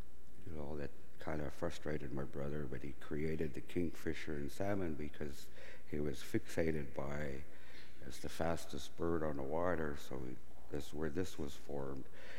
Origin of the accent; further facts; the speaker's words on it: Seattle, Washington, United States; I wanted to honor my brother as we grew up knowing him in Seattle here as carvers